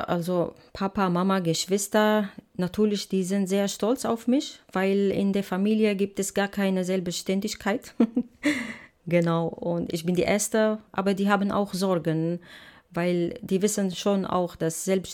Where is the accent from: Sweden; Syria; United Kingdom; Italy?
Syria; German is a second language; now in Frankfurt (Oder), Germany; ich komme aus Syrien. Also 2015 war das mit dem, wie gesagt, Schlauchboot nach Deutschland. Und ich bin hier in der Frankfurt-Oder